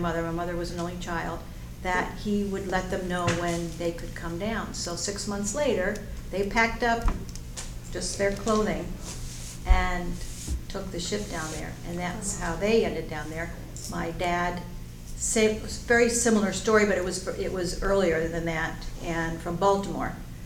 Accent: Ancon, Panamá, Panama; moved away as an adult; In the Canal Zone. Mm-hmm. I was first generation born there. Mm-hmm. And so I lived there for 18 years until I went away to college. So I grew up there.

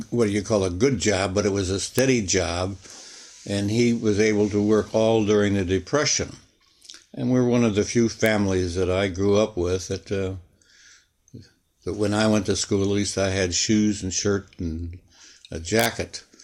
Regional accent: Kenosha, Wisconsin, United States; also born or lived in Missouri; Yeah, I was born in 1925 in Missouri. That's where my parents were from, Missouri. But my mother just went to Missouri to have me, and then she really went back to Kenosha, Wisconsin, right after I was born, and that's where I grew up

